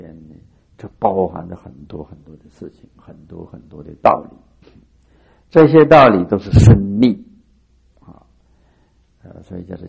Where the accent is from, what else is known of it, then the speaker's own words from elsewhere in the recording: China; 就是在我们中国人很难接受这样的说法